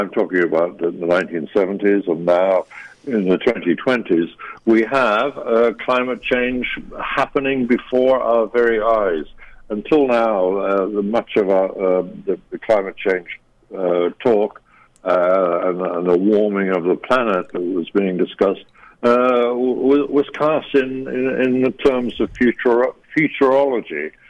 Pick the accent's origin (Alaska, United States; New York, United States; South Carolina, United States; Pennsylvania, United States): New York, United States; and I speak as a New Yorker here